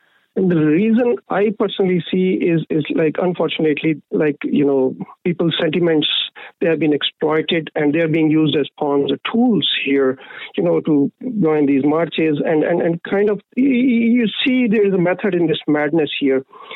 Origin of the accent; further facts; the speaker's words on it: Pakistan; English is a second language; now in Ireland; I'm originally from Pakistan.